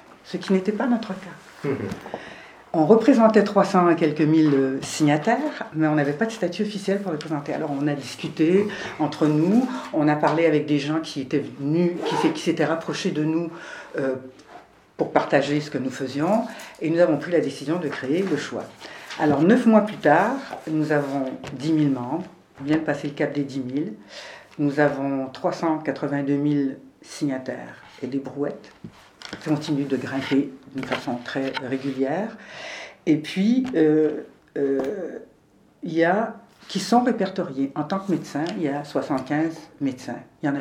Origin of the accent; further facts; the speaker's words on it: Canada; moved away as an adult; now in France; Je suis française depuis 40 ans, on dit qu'il prend mari, prend pays, mais bon, je suis d'origine du Canada.